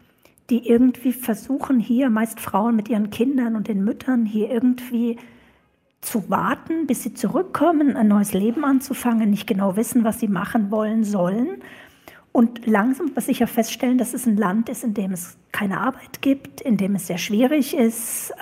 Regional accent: Germany; born there; Ich bin nur zufällig in Deutschland geboren und da ist es jetzt gerade nicht so.

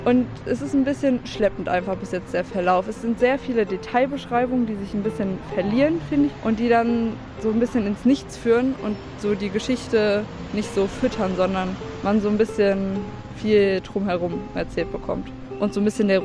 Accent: Frankfurt, Germany; Ich komme aus Frankfurt

